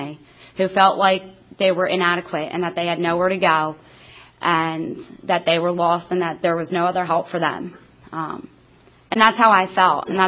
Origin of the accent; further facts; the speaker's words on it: Bristol, Pennsylvania, United States; So I grew up in Bristol, Pennsylvania, which is a very, very small community. My grandparents lived three streets away from us.